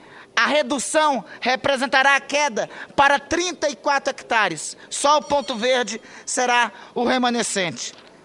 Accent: Amazon, Brazil; Eu sou de um estado da Amazônia

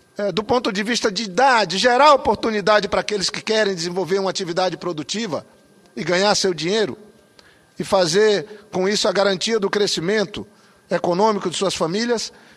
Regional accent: Acre, Brazil; que venho da Amazônia, do Acre

